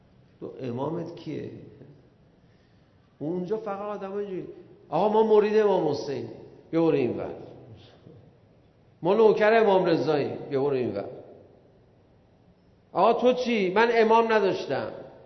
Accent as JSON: {"language": "Persian", "country": "Iran", "said": "من گفتم ایران."}